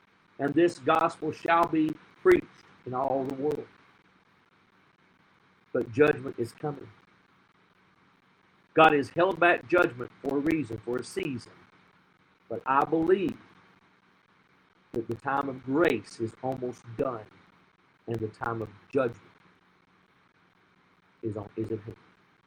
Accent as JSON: {"language": "English", "region": "Tennessee", "country": "United States", "said": "My home state of Tennessee."}